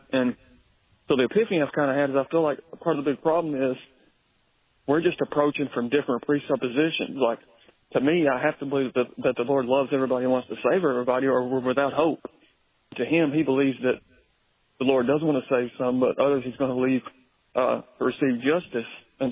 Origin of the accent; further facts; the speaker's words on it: Smithville, Tennessee, United States; I come from Smithville, Tennessee, which is a really small community, Baptist churches, Pentecostal churches, Methodist churches.